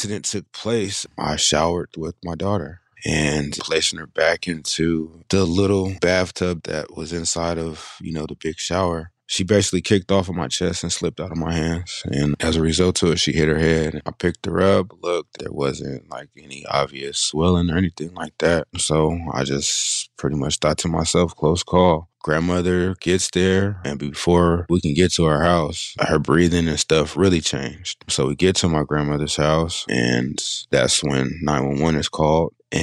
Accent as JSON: {"language": "English", "town": "Sacramento", "region": "California", "country": "United States", "tie": "born or raised there", "said": "I grew up in Sacramento, California. Was a pretty well-mannered kid. I am the oldest of seven."}